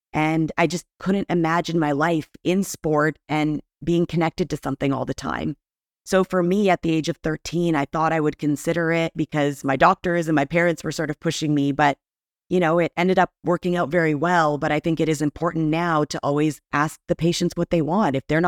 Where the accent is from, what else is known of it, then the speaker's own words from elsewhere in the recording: Canada; also born or lived in Bulgaria; now in United States; I was born in Bulgaria, but raised in Canada and now working in the U.S.